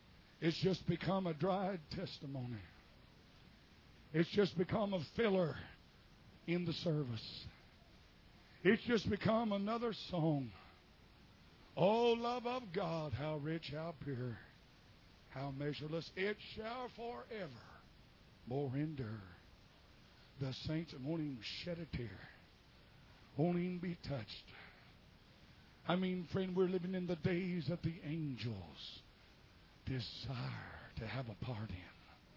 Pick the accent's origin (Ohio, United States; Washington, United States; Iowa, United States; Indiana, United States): Ohio, United States; Columbus; I remember in the little house we were raised in Columbus, Ohio, when I was, amen, 8, 9, 10 years old.